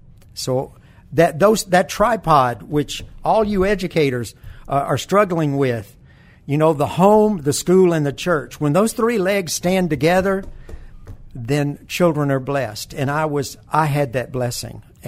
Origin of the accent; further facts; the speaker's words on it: Birmingham, Alabama, United States; also born or lived in Gadsden; Even though I grew up in Birmingham, but I was born in Gadsden, Alabama